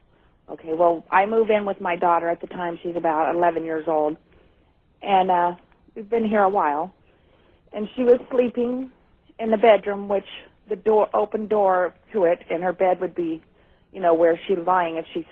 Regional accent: Redding, California, United States; from Redding, California.

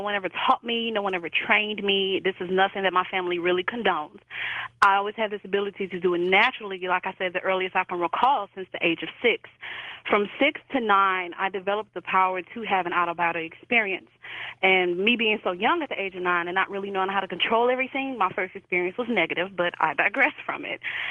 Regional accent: St. Louis, Missouri, United States; now in Indianapolis, United States; I'm calling from Indianapolis. Okay, great. Thanks. Well, I'm originally from St. Louis, for one.

